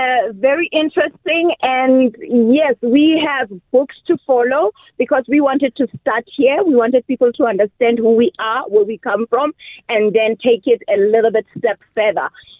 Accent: South Africa; as an African, as South African, we should celebrate our food

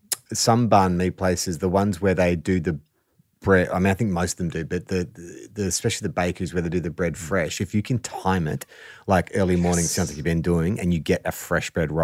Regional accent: Australia; I'm Australian

